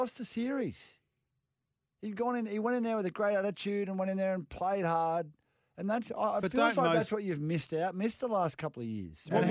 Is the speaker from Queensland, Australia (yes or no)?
yes; Queensland, Australia; Mate, I'm a Queenslander, mate.